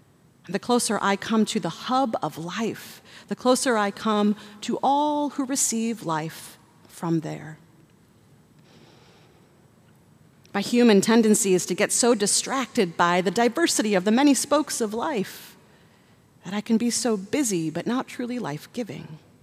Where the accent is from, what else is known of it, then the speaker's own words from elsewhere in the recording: Netherlands; English is a second language; In my home country, the Netherlands, you still see many large wagon wheels